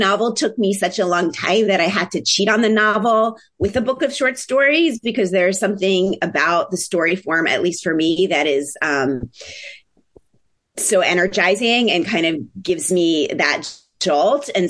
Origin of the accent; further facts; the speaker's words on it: Philadelphia, Pennsylvania, United States; I'm working on a novel that is actually set in my hometown of Philadelphia.